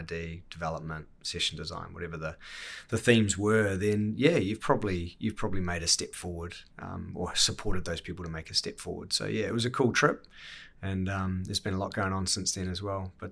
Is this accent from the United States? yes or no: no; Auckland, New Zealand; I grew up in Auckland. I can't say I wanted for much as a kid. I had a great childhood.